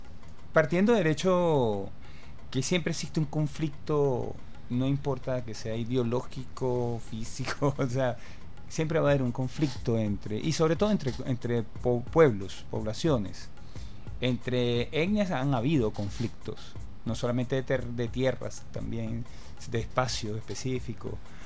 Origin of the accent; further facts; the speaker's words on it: Caracas, Capital District, Venezuela; Yo vengo de La Coromoto